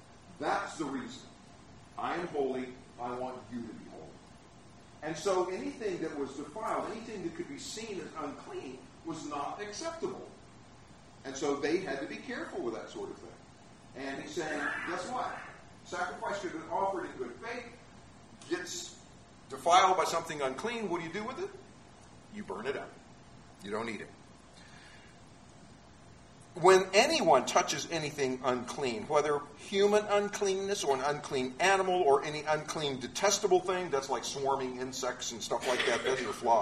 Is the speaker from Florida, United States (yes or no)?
yes; Florida, United States; We come from Florida.